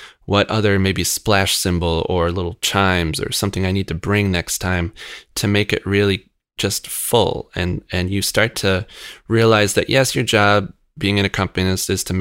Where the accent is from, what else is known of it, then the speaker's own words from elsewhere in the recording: Rochester, New York, United States; I grew up in Rochester. I went to the Eastman School of Music's programs to learn jazz.